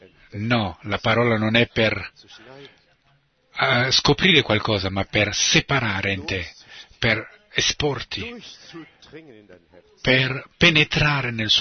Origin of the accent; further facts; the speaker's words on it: Philippines; Quando ero piccolo, in Filippine, c'è stata un'eclisse solare.